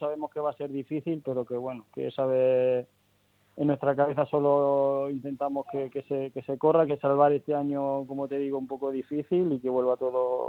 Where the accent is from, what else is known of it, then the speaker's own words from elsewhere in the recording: Region of Murcia, Spain; llegué el viernes de Andorra a pasar aquí unos días, estar aquí con mis padres, con mis hermanos, disfrutar un poco de mi pueblo, de las carreteras de Murcia